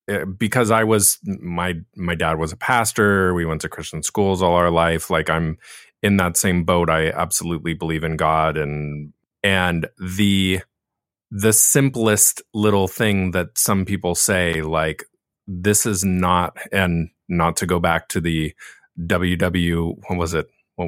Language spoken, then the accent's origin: English; Laguna Beach, California, United States; because I was born and raised in Laguna Beach, which is not as strong of a gay culture as it used to be